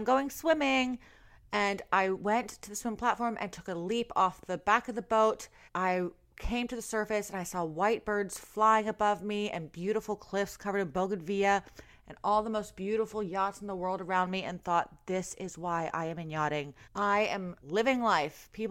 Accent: Florida, United States; Oh, that sounds like Florida, where I grew up.

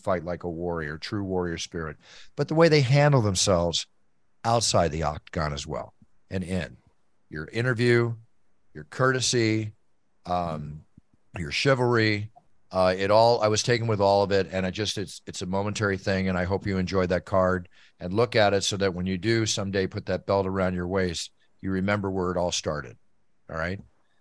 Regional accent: Texas, United States; also born or lived in Oklahoma; I know, I'm a Southern boy, too. You got to remember, I was born in Oklahoma, raised partially in Texas, and I'm the same way.

